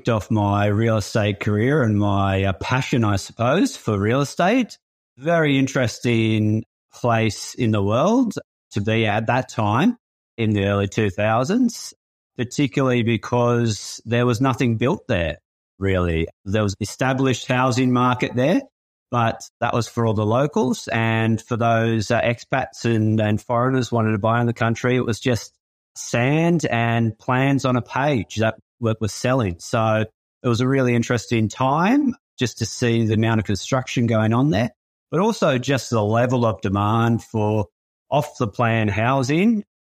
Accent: Australia; Yeah, well, I'm from Australia. So just moved back after that experience.

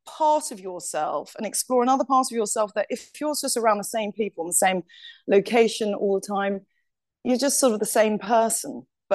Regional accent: Singapore; So I'm actually British parents, but I was born in Singapore. We lived there for a number of years.

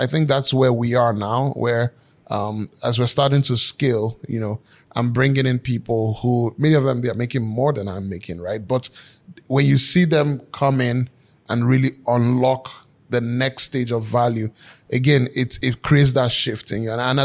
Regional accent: Nigeria; And again, I'm Nigerian.

